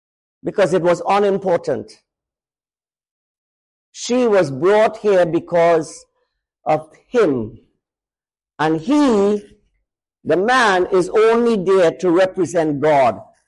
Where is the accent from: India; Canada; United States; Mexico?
India; Because notice, especially among the Indians, I'm Indian, you see, if you haven't noticed.